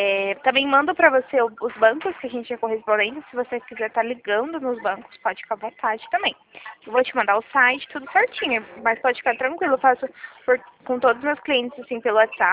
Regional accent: Presidente Prudente, São Paulo, Brazil

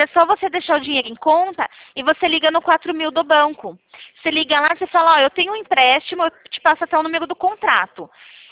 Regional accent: São Paulo, Brazil; eu sou de São Paulo.

